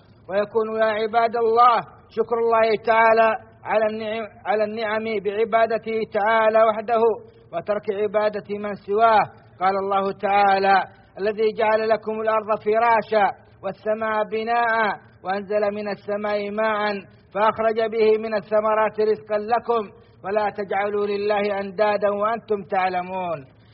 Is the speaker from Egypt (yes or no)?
no; Saudi Arabia; بلادنا السعودية